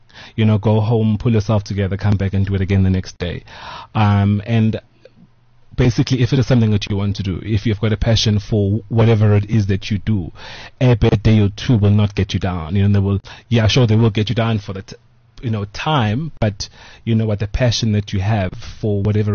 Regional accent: Pietermaritzburg, KwaZulu-Natal, South Africa; I grew up in Maritzburg.

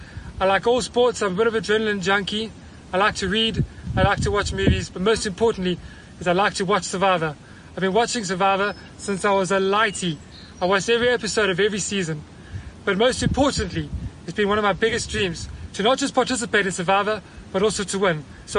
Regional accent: Port Elizabeth, Eastern Cape, South Africa; I'm 29 years old. I'm from Port Elizabeth, South Africa. I'm currently working as a teacher at St. Andrews College in Grahamstown.

